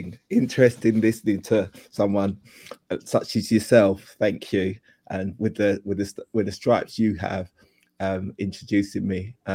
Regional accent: London, United Kingdom; But my mum and my dad split up before I was 5, and we moved from North London, from South London to North London.

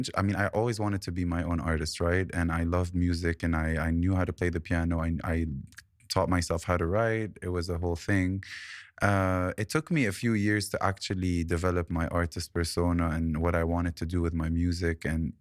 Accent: Beirut, Beirut Governorate, Lebanon; This was in Beirut. Yeah. I was born and raised in Beirut. Yep. So it all started over there.

